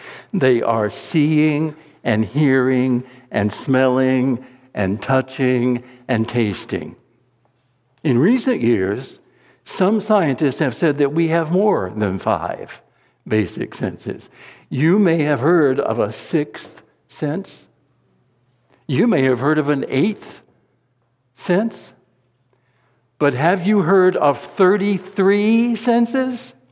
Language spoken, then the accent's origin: English; North Carolina, United States; I think you all know that I grew up in North Carolina. My parents, my family members, all my relatives were real Southerners.